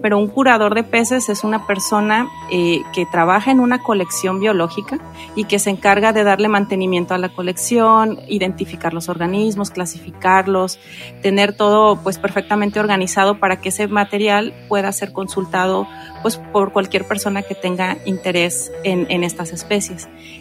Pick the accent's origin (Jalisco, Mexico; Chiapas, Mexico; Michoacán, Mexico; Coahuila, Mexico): Jalisco, Mexico; Mascota; yo creo que mi fascinación por los peces tiene que ver con mi infancia y el lugar donde yo crecí. Yo soy originaria de Mascota